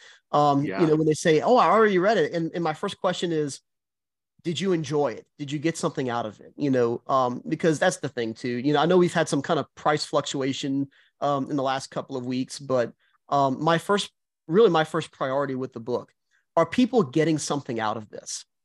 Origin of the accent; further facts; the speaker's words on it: Houma, Louisiana, United States; which is a Christian bookshop here in my hometown in Houma.